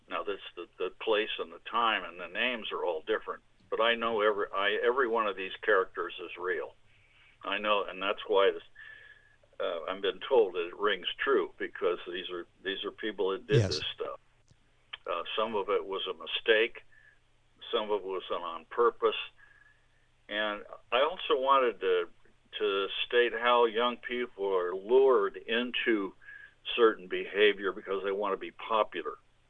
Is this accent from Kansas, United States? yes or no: no; San Francisco, California, United States; I didn't grow up in San Luis Obispo. I grew up in the San Francisco area. I went to college at Cal Poly.